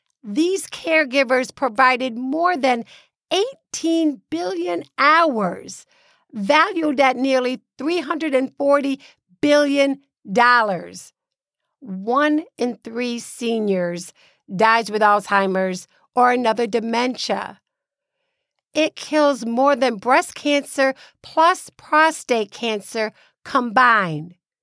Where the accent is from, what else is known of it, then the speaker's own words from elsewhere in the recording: New York, United States; representing District 24 in my home state of New York.